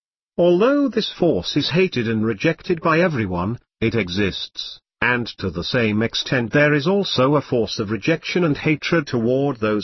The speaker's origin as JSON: {"language": "English", "town": "Vitebsk", "region": "Vitebsk Region", "country": "Belarus", "tie": "born or raised there", "said": "I was born in Belarus, in a place where Nazis carried out mass executions of Jews. In Vitebsk, the city of my childhood, there was also a ghetto, which was destroyed."}